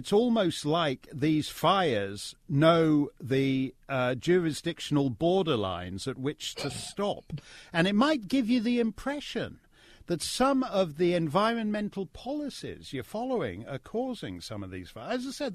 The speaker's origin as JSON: {"language": "English", "country": "Canada", "said": "You know, I say that as a Canadian."}